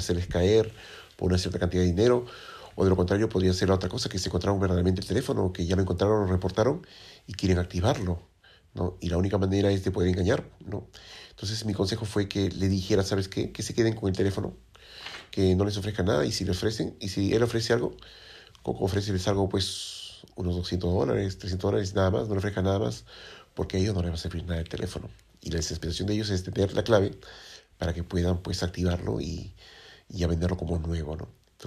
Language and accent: Spanish; Spain; en ese momento yo le llamé la atención porque yo soy español, ¿no?